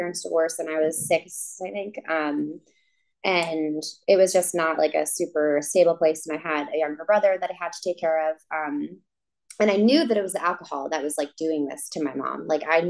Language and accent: English; Long Island, New York, United States; I grew up in Long Island, New York, in a crazy dysfunctional house.